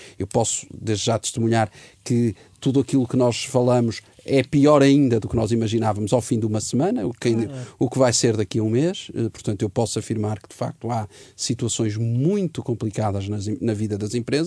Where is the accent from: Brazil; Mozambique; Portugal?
Portugal; E nós, enquanto portugueses, enquanto povo